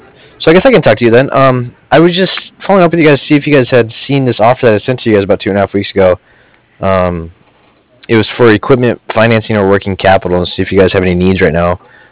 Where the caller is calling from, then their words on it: Cardiff, California, United States; I'm calling from Cardiff. And you spell that C-A-R-D-I-F-F, like Frank.